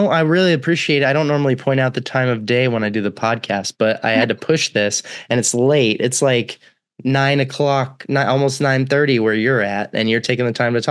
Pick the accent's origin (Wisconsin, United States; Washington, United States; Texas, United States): Texas, United States; Austin; also born or lived in Dallas; I was born in Dallas and I grew up in Austin, sort of like half and half.